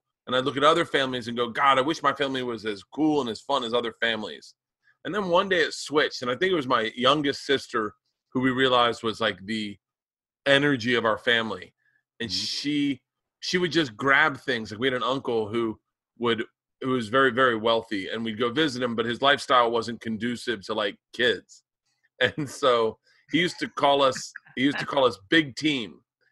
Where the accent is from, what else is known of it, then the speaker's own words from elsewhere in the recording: the South, United States; Like in the South, and I grew up in the South, I'm not shitting on the South